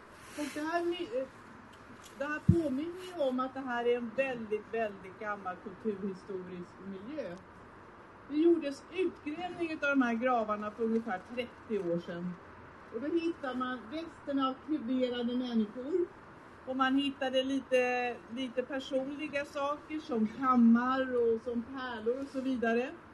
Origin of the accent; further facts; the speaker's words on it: Stockholm County, Sweden; Jag har nämligen min hembygd i norra Roslagen. Jag är skärgårdsunge och jag är bondunge